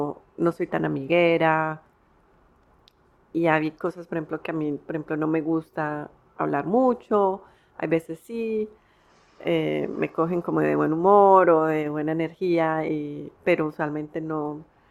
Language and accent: Spanish; Colombia; moved away; also born or lived in United States / Canada; en Estados Unidos, he vivido en Canadá y yo viví en Colombia, entonces por eso pues hablo español y es pues mi lengua materna. Pero como he vivido ya tanto tiempo fuera de Colombia, que siempre siento pues esa dualidad, esas dos cosas que soy yo, que hablo español, hablo inglés